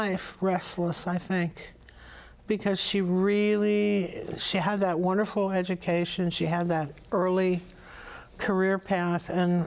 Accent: Stillwater, New York, United States; born there; I was born in Stillwater, New York

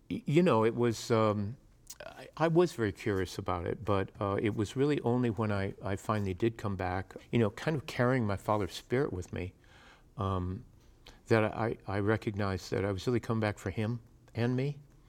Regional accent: New England, United States; Probably when I was growing up in New England, not so much.

